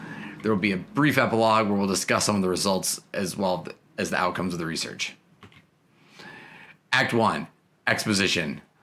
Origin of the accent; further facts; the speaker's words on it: Chicago, Illinois, United States; I'm from the Humboldt Park neighborhood of Chicago.